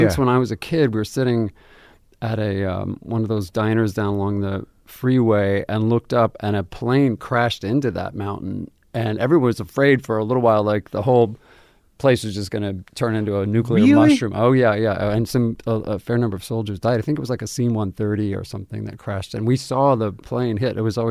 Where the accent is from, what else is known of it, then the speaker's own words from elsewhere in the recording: Albuquerque, New Mexico, United States; I was born and raised in Albuquerque, lived there my whole life.